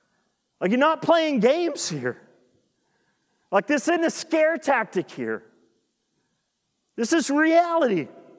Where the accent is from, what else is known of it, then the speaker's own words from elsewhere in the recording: Oklahoma, United States; And I'm from Southwest Oklahoma, okay?